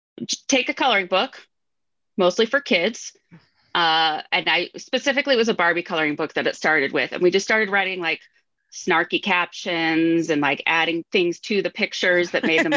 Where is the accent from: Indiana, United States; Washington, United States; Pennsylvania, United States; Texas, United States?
Washington, United States; also born or lived in Minnesota / Ohio; so I live in Minnesota, but I grew up in Washington State. So okay. I've been far from my family and like my high school friends and stuff.